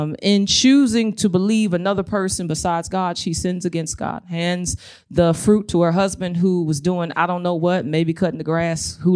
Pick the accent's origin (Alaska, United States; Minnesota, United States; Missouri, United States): Missouri, United States; St. Louis; born there; I was born in St. Louis, Missouri, to a single mother.